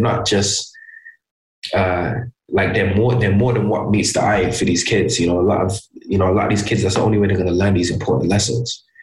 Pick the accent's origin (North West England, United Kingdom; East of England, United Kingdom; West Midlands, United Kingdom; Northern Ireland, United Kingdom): West Midlands, United Kingdom; Birmingham; But obviously, I'm from Birmingham